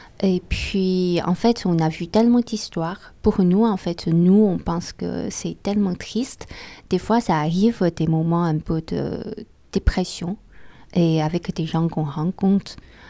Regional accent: Beijing, China; moi, je suis d'origine de Pékin et j'ai grandi dans la grande ville

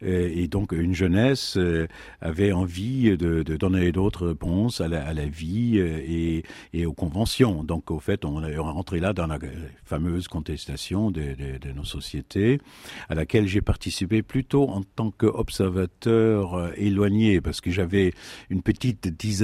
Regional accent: Lübeck, Schleswig-Holstein, Germany; French is a second language; lors du bombardement en 1942 de ma ville natale, Lübeck.

